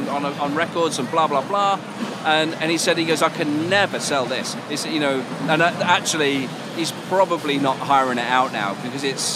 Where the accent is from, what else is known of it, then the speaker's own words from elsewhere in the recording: United Kingdom; being a British drummer to close the first day